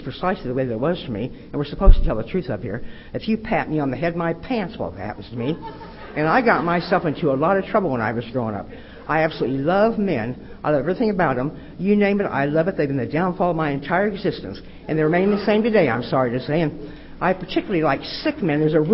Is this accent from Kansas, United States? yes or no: no; Lincoln, Nebraska, United States; But anyway, you know, I grew up in Lincoln, Nebraska. I come from a wonderful home there in Nebraska.